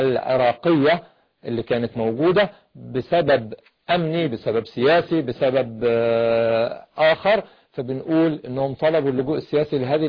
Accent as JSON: {"language": "Arabic", "country": "Egypt"}